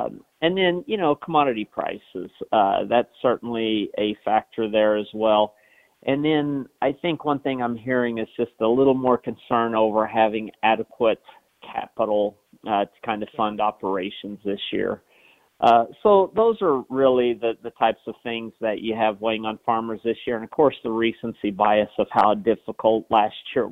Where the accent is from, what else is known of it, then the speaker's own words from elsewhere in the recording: Oklahoma, United States; I grew up in Oklahoma, so I grew up on an irrigated farm in the Oklahoma Panhandle